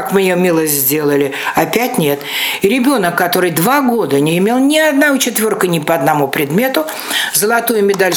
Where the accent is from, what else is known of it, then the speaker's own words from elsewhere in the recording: Saint Petersburg, Russia; Это потом выяснилось, что да, я ленинградка